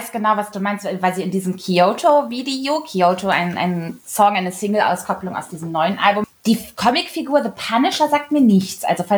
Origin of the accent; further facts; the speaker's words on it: Kassel, Hesse, Germany; ich komme ja aus Kassel